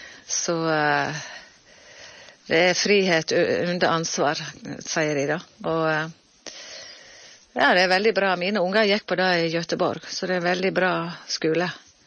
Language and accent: Norwegian; Hafslo, Vestland, Norway; Ja, jeg vokste opp her på Hafslo da. Vi flyttet opp her når jeg var 2 år gammel.